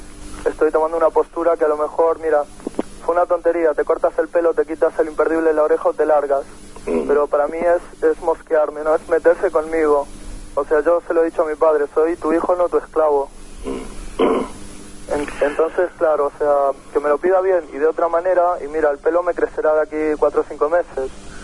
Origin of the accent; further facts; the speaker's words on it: Girona, Catalonia, Spain; yo soy un punky de Gerona